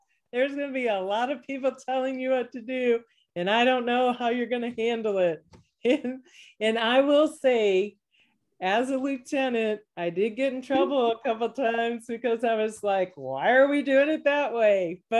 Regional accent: Virginia, United States; So I grew up in Virginia. I left Virginia and I went to officer training school because I went to college at Virginia Tech.

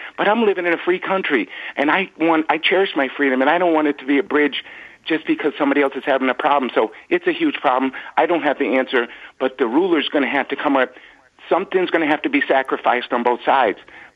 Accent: United States; I'm an American. I need to feel safe.

